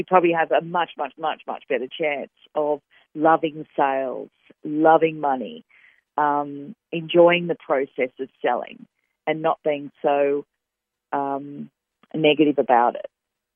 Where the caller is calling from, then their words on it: Sydney, New South Wales, Australia; I'm calling in from Sydney, Australia.